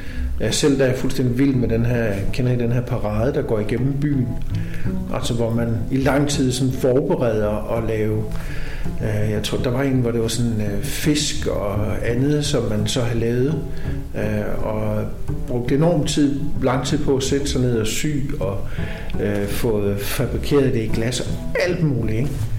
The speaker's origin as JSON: {"language": "Danish", "town": "Langeland", "region": "Region of Southern Denmark", "country": "Denmark", "tie": "born or raised there", "lives_now": "Svendborg, Denmark", "said": "jeg voksede op på Langeland, og så skulle jeg ligesom alle andre på ungdomsuddannelse i Svendborg. Og så, ja, så flyttede jeg faktisk alene på et kollegieværelse som 17 år."}